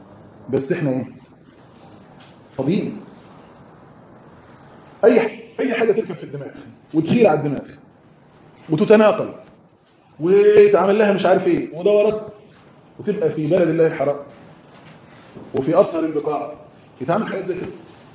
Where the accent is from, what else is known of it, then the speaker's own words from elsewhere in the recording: Egypt; واحد صاحبي كان واخد اخته لدكتور من اكبر الاطباء النفسيين عندنا في مصر